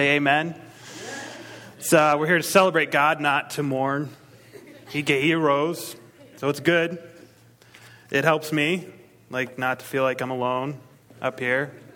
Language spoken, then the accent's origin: English; Maine, United States; accent: Maine; I grew up on a farm. I'm from Maine, so there'll be an accent occasionally. It's leaving, thankfully. Sounds kind of backwoodish. That's Maine.